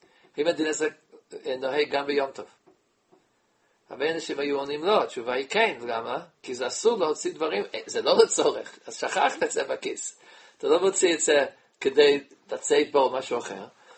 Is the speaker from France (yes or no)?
no; United States; now in Israel; אני גדלתי במקום שלא היה שם עירוב, כמו כל העמים בארצות הברית